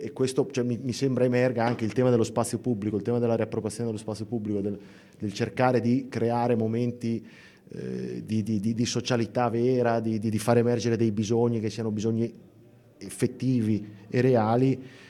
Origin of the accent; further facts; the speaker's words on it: Bologna, Emilia-Romagna, Italy; io vengo dal quartiere del Lungoreno, quindi delle baracche